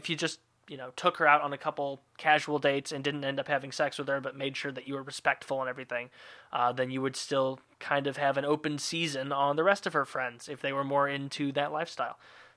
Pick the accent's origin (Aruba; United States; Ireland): United States; now in Edmonton, Canada; Also, I'm an American living in Edmonton, so I cheer for the Oilers